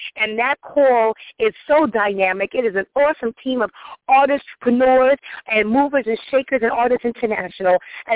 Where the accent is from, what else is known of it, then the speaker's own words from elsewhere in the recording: New York, United States; out there in my home state, New York, New York.